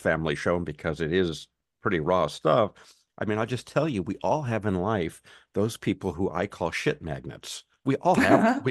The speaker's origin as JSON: {"language": "English", "country": "United States", "tie": "born or raised there", "said": "right, we grew up with here in the United States, the cereal Lucky Charms."}